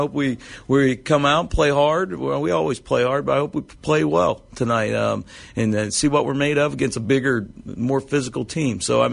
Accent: Martinsville, United States; I'm from Martinsville. It's kind of special for me to have the opportunity to come play against my alma mater.

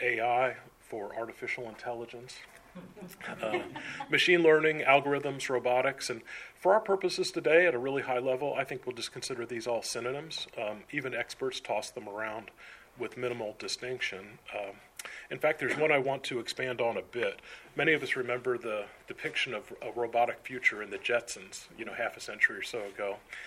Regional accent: Terre Haute, Indiana, United States; I'm from Terre Haute, Indiana, relocated here last month

